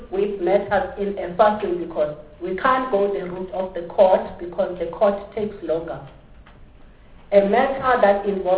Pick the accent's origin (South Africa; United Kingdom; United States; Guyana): South Africa; I can't go to China and open a repair shop. I can't go to Pakistan as a South African and repair.